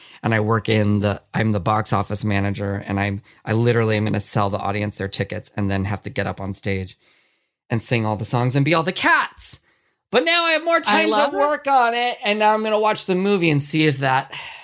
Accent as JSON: {"language": "English", "region": "California", "country": "United States", "tie": "born or raised there", "said": "I grew up here in California, public school."}